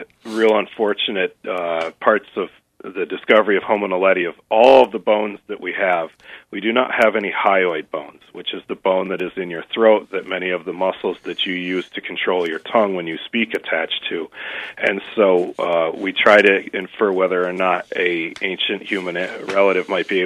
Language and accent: English; Lansing, Michigan, United States; I'm originally from Lansing, Michigan